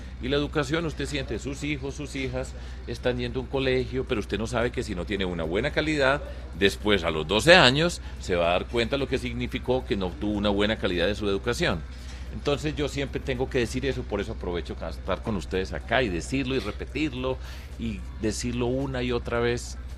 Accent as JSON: {"language": "Spanish", "region": "Antioquia", "country": "Colombia", "said": "otra que yo siempre añoro, mi tierra, es al lado del río Cauca, en el suroeste antioqueño."}